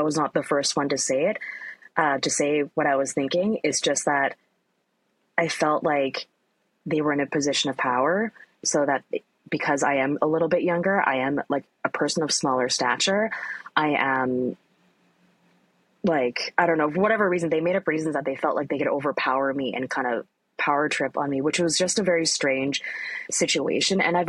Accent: Richmond, British Columbia, Canada; like I grew up in Richmond, it's an Asian enclave, predominantly, you know, Asian population, right? And specifically East Asian. There's a lot of a really massive South Asian population in Richmond as well.

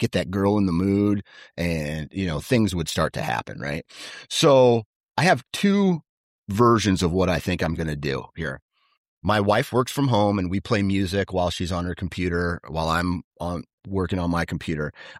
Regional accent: Iowa, United States; because I'm from Iowa

